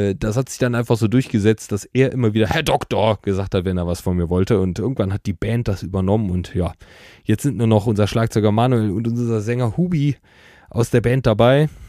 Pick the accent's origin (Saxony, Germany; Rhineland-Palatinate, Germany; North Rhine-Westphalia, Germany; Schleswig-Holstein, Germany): North Rhine-Westphalia, Germany; Leverkusen; ich bin weder Arztsohn noch komme ich aus Bornheim. Ich komme aus Schlebusch und meine Eltern sind beide eher aus der Programmiersparte von Bayer